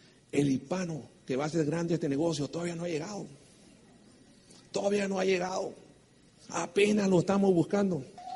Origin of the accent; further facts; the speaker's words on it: Sonora, Mexico; Yo vengo de Sonora. El Sonora, para si no sabes, México está en el norte del país, a un ladito de Arizona. Sonora es la sucursal del infierno.